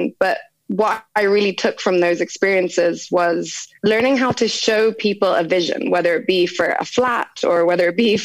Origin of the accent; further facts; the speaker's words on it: Dubai, United Arab Emirates; now in Ireland; I grew up in Dubai. So that was an amazing place to grow up, you know, to see the growth, the extreme growth that happened over such a short period of time.